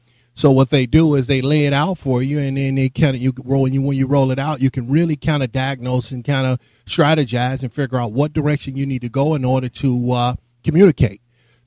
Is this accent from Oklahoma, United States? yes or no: no; Chicago, Illinois, United States; I'm from Chicago, Inglewood community. I went to O'Toole Grammar School, went to Harper High School.